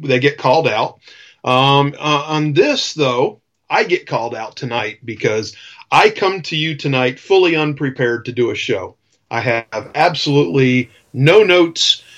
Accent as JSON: {"language": "English", "town": "Miami", "region": "Florida", "country": "United States", "said": "But this is what really got to me, and it got to me more because I'm from Miami."}